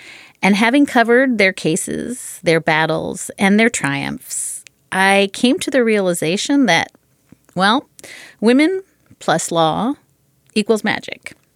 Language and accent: English; Charlottesville, Virginia, United States; Robbie called me at home 2 days after the Nazis terrorized my hometown of Charlottesville.